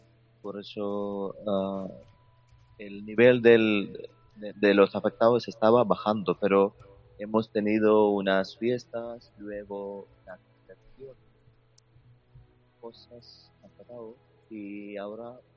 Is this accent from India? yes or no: yes; India; Spanish is a second language; Sí, soy de la India.